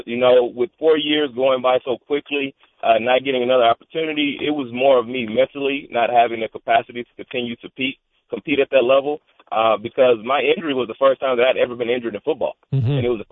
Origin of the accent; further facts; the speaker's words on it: Texas, United States; as a child, especially growing up in Texas, you dream to play in the NFL.